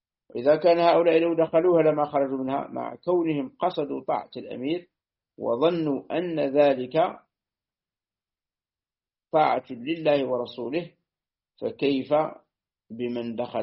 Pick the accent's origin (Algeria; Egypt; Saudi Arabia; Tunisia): Algeria; عندنا في الجزائر فرق